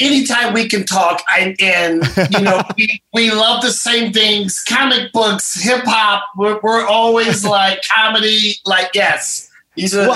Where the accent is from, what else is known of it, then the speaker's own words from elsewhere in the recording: St. Louis, Missouri, United States; And because I wasn't from New York, because I was from the Midwest, for me, St. Louis